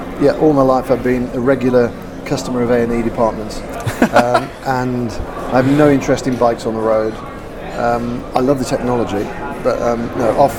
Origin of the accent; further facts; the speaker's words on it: Midlands, United Kingdom; and I grew up around in the Midlands, so around me there was all the manufacturers you could think of.